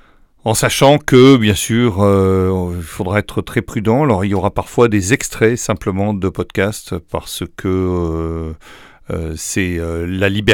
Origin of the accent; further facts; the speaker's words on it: Nouvelle-Aquitaine, France; c'est des contrées qui me sont extrêmement chères, puisque je suis natif de Gironde.